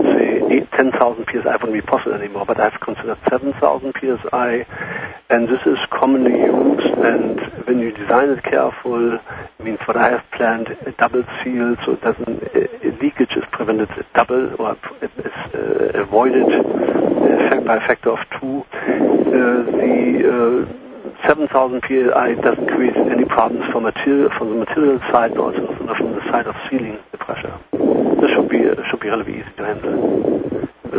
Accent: Germany; English is a second language; moved away as an adult; now in United States; I'm from Germany.

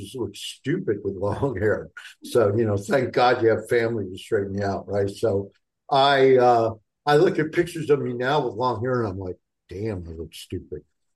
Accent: Newark, New Jersey, United States; with my mother, who I grew up in Newark, New Jersey

